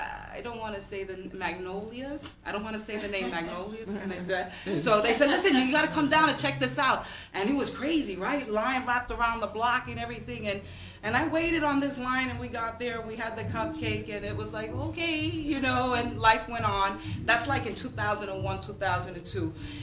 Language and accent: English; Williamsburg, New York, United States; you know, we come from Williamsburg, and back in the days, Williamsburg is known for being Puerto Rican and Italian, and we're a product of that. Gina and I, we're Puerto Rican and Italian.